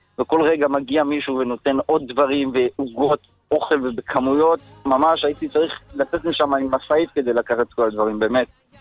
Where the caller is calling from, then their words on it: Modiin Illit, Judea and Samaria, Israel; אני ממודיעין עילית